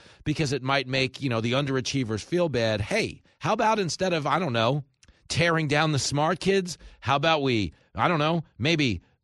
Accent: Levittown, United States; I grew up down the house from Bob Levinson. He grew up where I grew up in Levittown.

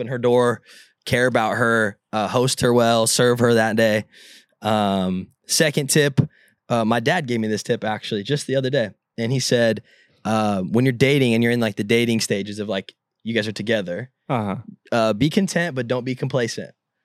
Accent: California, United States; Like, I grew up in Southern California, and I don't go in the ocean.

